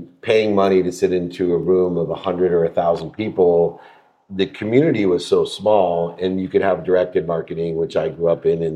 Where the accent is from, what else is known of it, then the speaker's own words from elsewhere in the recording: Akron, Ohio, United States; Because I think about growing up in Akron, Ohio, and in Fairlawn, a specific county of Akron, Ohio.